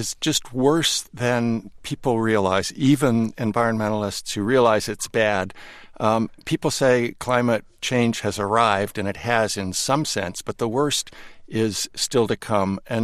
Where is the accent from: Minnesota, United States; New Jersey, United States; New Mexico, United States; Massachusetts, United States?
Massachusetts, United States; Boston; born there; and I'm 13th generation Massachusetts, I was born in Boston, I would like to think that this city's going to keep going for more generations.